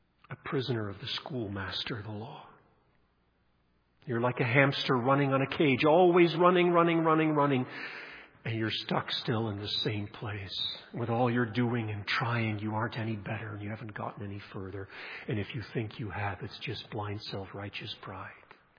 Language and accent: English; Nigeria; Growing up in Nigeria as a child